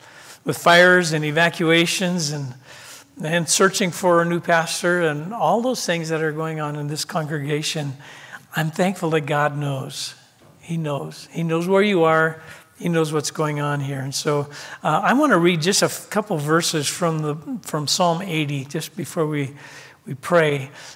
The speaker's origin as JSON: {"language": "English", "country": "Grenada", "said": "I'm from Grenada."}